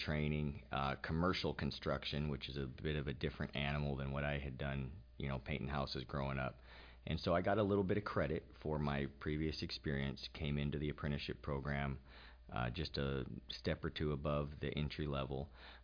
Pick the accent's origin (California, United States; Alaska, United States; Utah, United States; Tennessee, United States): Alaska, United States; Homer; now in Anchorage, United States; I grew up in Homer, lifelong Alaskan. I grew up cleaning carpets and painting houses. That was the family business. Graduated high school, moved to Anchorage